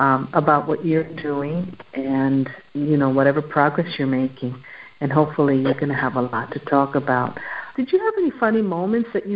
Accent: New York City, New York, United States; Maria and I came from New York City with a call to study the Word of God and conquer the world for Jesus.

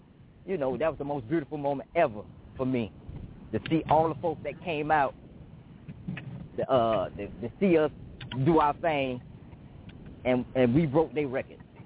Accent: Miami, Florida, United States; from Miami, Florida. I grew up in Liberty City, Overtown.

